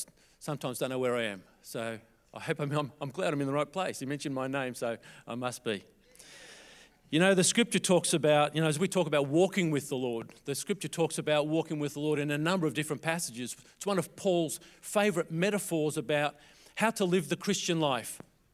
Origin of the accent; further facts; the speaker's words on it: Melbourne, Victoria, Australia; I grew up in the Russian Orthodox here in Melbourne, Russian Orthodox Church here in Melbourne. My parents were Russian. Their parents were Russian.